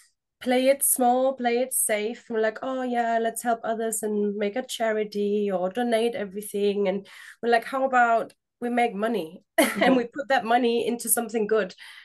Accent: Germany; English is a second language; moved away as an adult; now in United Kingdom; For anyone who's trying to figure out my accent, I'm German. and I guess that's where it started. I came to the UK about 12 years ago now

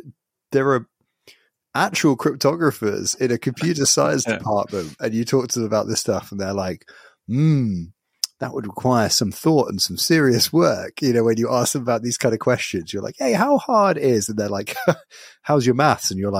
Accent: United Kingdom; I'm British

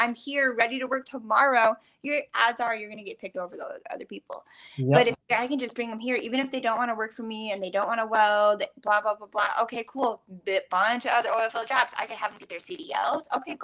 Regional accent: Flanders, South Dakota, United States; And so I grew up in Flanders, South Dakota, tribal housing on the res. My mom's Native American.

